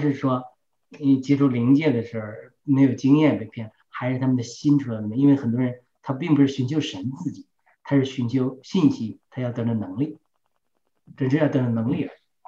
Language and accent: Chinese; China; 这个我们都是中国长大的。那个受共产那个红色教育讲的